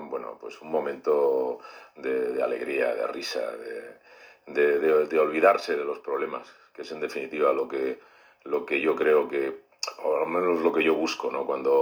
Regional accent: Trujillo, Extremadura, Spain; es estrenarme como actor en mi tierra, en Trujillo, pues ha sido emocionante

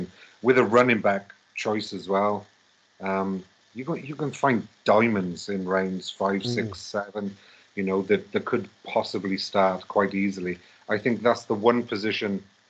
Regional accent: Wales, United Kingdom; because obviously I'm Welsh

